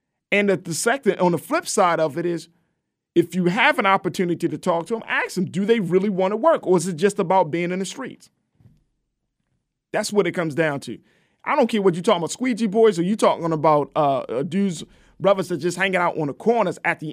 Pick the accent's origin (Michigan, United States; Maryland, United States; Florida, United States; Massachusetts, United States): Maryland, United States; Baltimore; I'm from, but oh, come on. I'm from Baltimore.